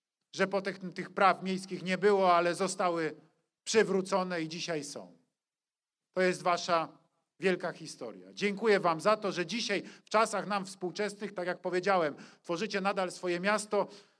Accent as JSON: {"language": "Polish", "town": "Kraków", "region": "Lesser Poland", "country": "Poland", "said": "Więc jako krakowianin mogę powiedzieć, w jakimś sensie jestem też u siebie."}